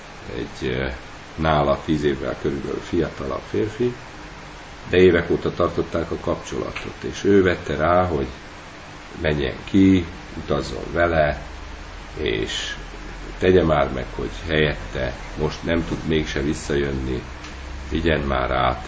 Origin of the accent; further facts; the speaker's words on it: Nyíregyháza, Szabolcs-Szatmár-Bereg, Hungary; Mondjuk azt viszonylag ismerem, mert én is ott cseperedtem fel